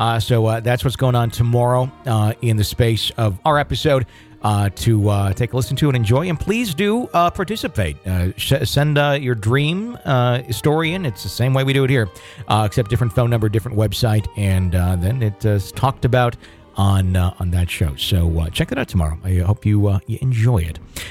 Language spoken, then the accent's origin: English; New York, United States; I was born and raised in New York, now in Arizona, and things still happen.